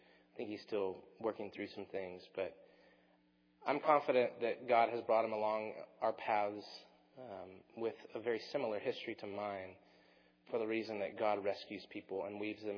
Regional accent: Longview, United States; he's from Longview, my hometown

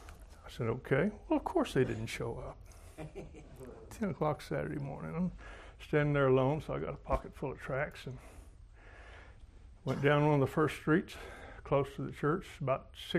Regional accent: Arlington, Texas, United States; I grew up in Arlington, Texas.

